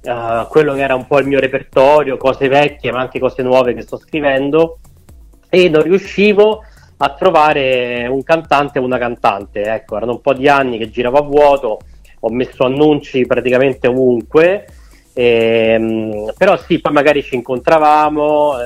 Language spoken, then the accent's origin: Italian; Rome, Lazio, Italy; io sono di Roma ovviamente